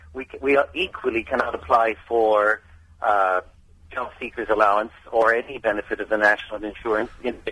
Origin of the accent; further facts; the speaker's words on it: Canada; now in Cambridge, United Kingdom; I'm a Canadian UK resident here, right.